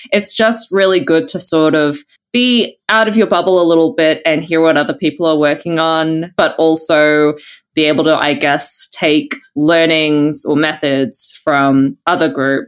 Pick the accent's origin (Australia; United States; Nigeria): Australia; Melbourne, Victoria; I'm kind of looking forward to going back to Melbourne because I'm from Melbourne originally.